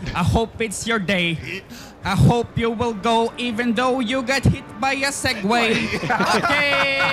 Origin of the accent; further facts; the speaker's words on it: Norway; English is a second language; I'm from Norway